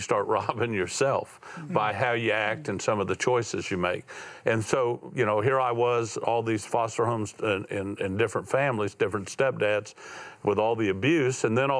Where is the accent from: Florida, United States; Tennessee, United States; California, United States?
Florida, United States; But I went through six broken homes growing up in Florida, bounced around, felt like a piece of luggage most of my life